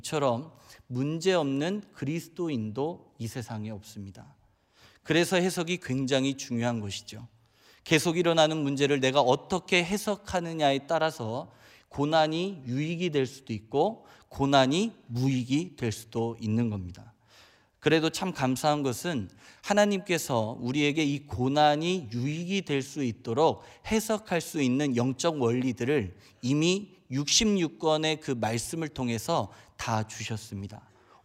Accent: Chungcheong, South Korea; 저는 이 충청도 사람입니다. 제가 이제 서울 말을 쓰고 있기 때문에 제가 밝히지 않으면 잘 티가 안 나요.

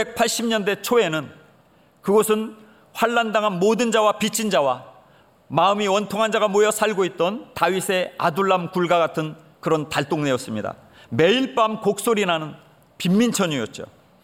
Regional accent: Seoul, South Korea; moved away; 제가 태어나서 자란 곳은 서울인데요. 저의 기억이 시작되는 것은 서울 노원구 중계동 104번지 그 이름도 유명한 104마을 달동네입니다.

